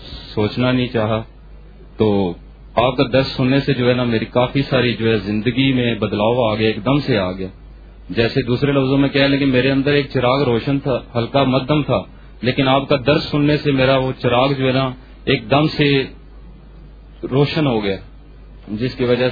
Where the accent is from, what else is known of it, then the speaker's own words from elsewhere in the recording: Jhelum, Punjab, Pakistan; میں جہلم سے آیا ہوں۔